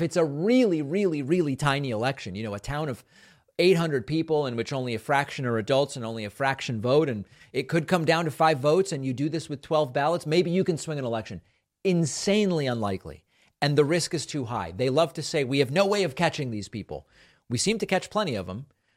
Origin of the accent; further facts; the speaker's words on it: New England, United States; accent: Southern Western New England; didn't grow up in New York, so I have not adopted any of these New York accent elements. I believe that my accent is what's called the Southern Western New England accent.